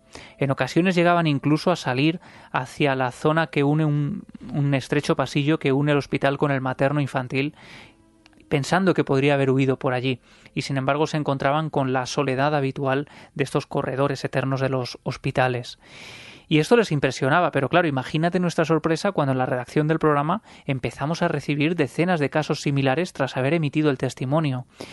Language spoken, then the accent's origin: Spanish; Ciudad Real, Castilla-La Mancha, Spain; Como decía, yo soy de Ciudad Real, vivo allí